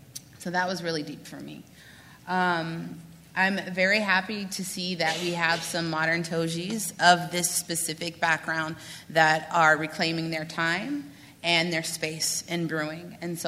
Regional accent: Las Vegas, Nevada, United States; born and raised in Vegas. And Vegas is the official ninth island of Hawaii because we have such a huge diaspora there.

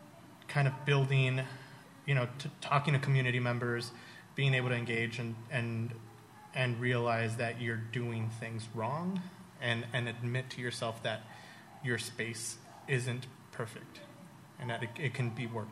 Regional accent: New York, United States; One, I don't know if it's the fact that I'm from New York, I'm very open and say things outright

